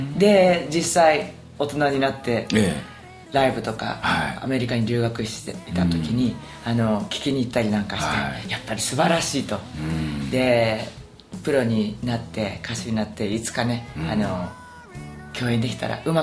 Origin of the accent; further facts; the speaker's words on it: Kobe, Hyogo, Japan; also born or lived in Yokohama / United States; うん、それですぐ神戸に子供の頃行きましてね